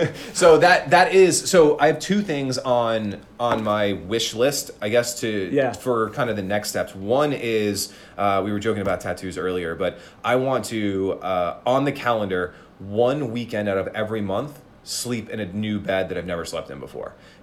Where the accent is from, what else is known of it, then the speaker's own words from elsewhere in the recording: the South, United States; It was very New York lyrics meets, but like we're from the South, right?